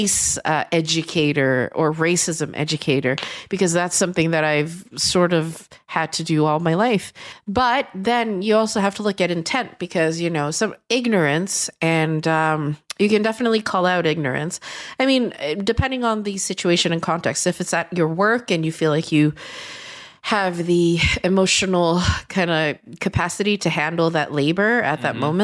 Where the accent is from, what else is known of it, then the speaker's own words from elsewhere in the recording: Gothenburg, Västra Götaland, Sweden; I'm from Gothenburg. I'm from Hammarkullen. I'm from blah, blah, blah. Like, I just go, yeah, my parents are Chinese, and but I was born and raised here.